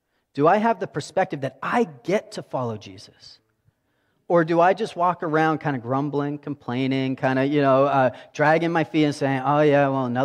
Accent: Canada; I'm Canadian.

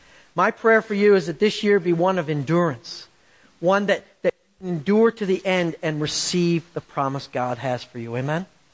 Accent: Canada; I'm from Canada. Lots of frozen water up there.

